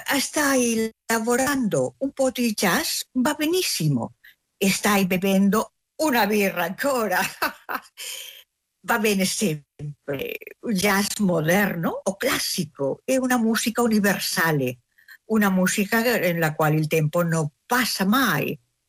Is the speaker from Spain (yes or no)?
yes; Spain; Italian is a second language; Quando era giovane suonava un po' la chitarra, come buona spagnola